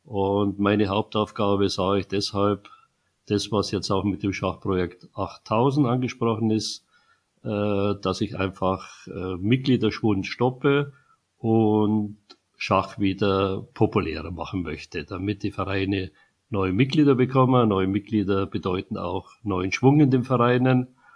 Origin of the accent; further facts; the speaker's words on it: Munich, Bavaria, Germany; moved away as an adult; now in Freiburg, Germany; ich bin 1950 in München geboren und war dort bis zu meinem 20. Lebensjahr, bevor mich dann die Liebe in den Freiburg-Breisgauer Raum verschlagen hat. Und da lebe ich bis auf ein paar Unterbrechungen, beruflich bedingt